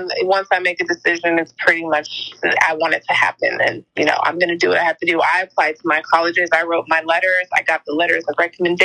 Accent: California, United States; Yes, and I'm from California.

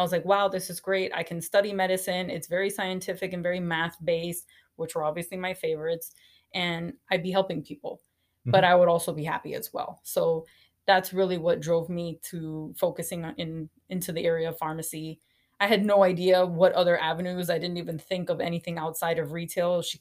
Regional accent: Miami, Florida, United States; I mean, I grew up in Miami, Florida. My parents split when I was young, so we did live between different homes, kind of moved around a lot from house to apartment and round and round, but always in the South Florida area.

